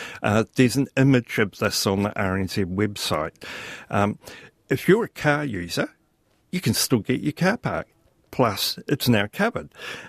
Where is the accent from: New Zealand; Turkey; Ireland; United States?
New Zealand; Mahia, Hawke's Bay; I grew up on Mahia Peninsula, and when I go home now, most people choose to drive an hour to Gisborne, where there's more, rather than half an hour to Wairoa